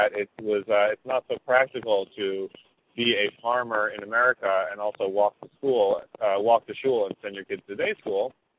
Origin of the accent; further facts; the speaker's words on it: Rochester, New York, United States; I grew up in Rochester, New York, around the corner from the kosher butcher.